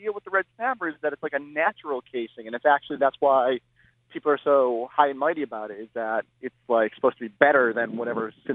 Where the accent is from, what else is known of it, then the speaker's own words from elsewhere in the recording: Worcester, Massachusetts, United States; I grew up here in Worcester, and we have two like world-famous hot dog spots